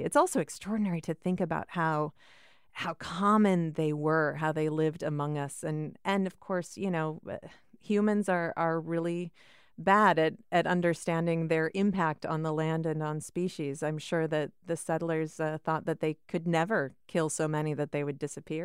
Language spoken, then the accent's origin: English; Iowa, United States; But I grew up in Iowa, and I never saw a bald eagle until I was 12 years old.